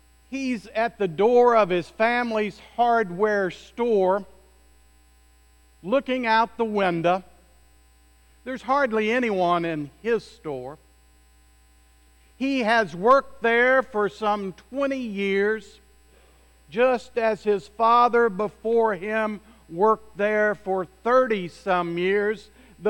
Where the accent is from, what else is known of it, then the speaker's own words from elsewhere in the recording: the South, United States; accent: southern; And just in case my southern accent has gotten in the way, let me spell it